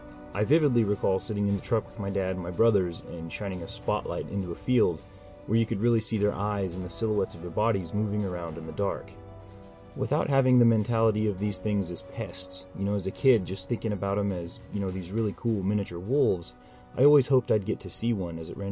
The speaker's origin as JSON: {"language": "English", "country": "United States", "said": "But as an American, when I think of unique wildlife, I don't tend to think about North American animals."}